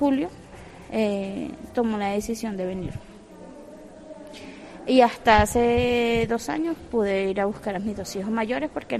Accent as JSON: {"language": "Spanish", "region": "Mérida", "country": "Venezuela", "moved": "as an adult", "said": "Venezuela, Estado Mérida."}